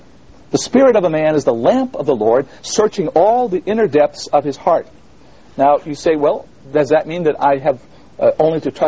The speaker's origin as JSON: {"language": "English", "town": "Boston", "region": "Massachusetts", "country": "United States", "tie": "born or raised there", "said": "one of the best con artists on the block in the neighborhood where I lived, in the slum areas where I grew up in Boston."}